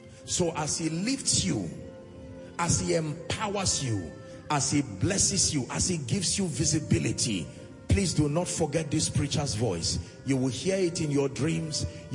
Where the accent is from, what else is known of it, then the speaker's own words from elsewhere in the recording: Nigeria; on the Lord's side as a Nigerian